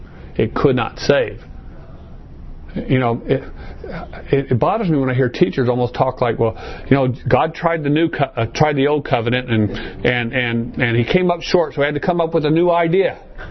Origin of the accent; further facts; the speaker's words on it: Arizona, United States; and I grew up here in Arizona, and so in Arizona, a lot of those things just really. I'm kind of glad to be here in Arizona.